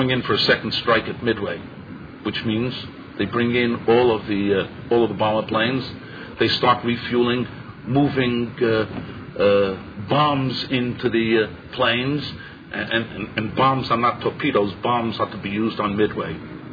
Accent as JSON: {"language": "English", "country": "United States", "said": "You know, I'm an American."}